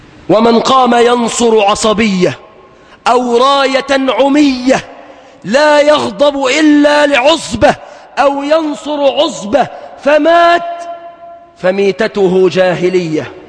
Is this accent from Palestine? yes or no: no; Egypt; بلادنا مصر